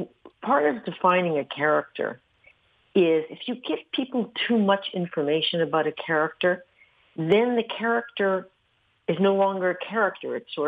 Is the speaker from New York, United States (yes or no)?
yes; New York, United States; now in Florida, United States; You know, I'm from New York. I moved down here.